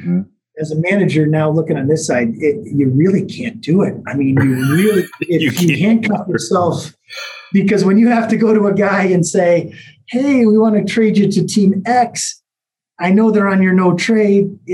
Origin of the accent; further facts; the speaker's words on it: United States; being an American, I sit in draft